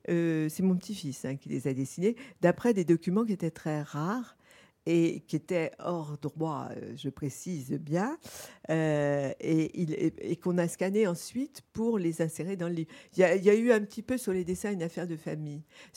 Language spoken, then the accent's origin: French; Lorient, Brittany, France; born there; Saint-Gérant avait été construit à Lorient, ma ville natale, port de la Compagnie des Indes au XVIIIe siècle.